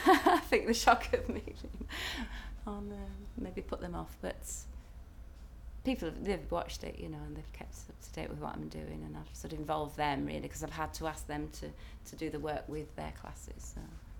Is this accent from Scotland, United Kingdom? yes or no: no; Leyland, North West England, United Kingdom; moved away as an adult; also born or lived in Chorley; I grew up in Lancashire. Till I was 18 in Leyland, and then I left to come to university, and then my parents moved to between Chorley and Blackburn. Now I was born in Chorley, Lancashire.